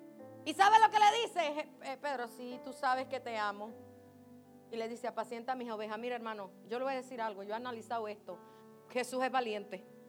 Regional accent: Panama; estaba pasando cosas fuertes en mi país, en Panamá.

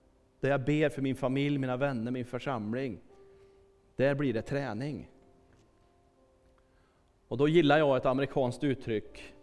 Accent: Kristinehamn, Värmland, Sweden; Jag har varit döpt som liten grabb i Kristinehamn där pappa var pastor och jag är uppvuxen. Haft kristna föräldrar och levt i en kyrklig miljö stora delar av mitt liv.

